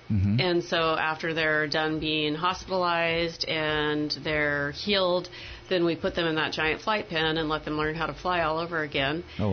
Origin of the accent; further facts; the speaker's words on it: Marysville, Washington, United States; Marysville.